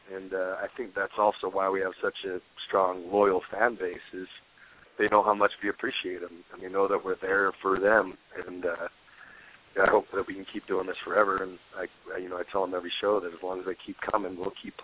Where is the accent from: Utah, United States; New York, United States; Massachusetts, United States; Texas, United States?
Utah, United States; the teenager growing up in Utah can be tough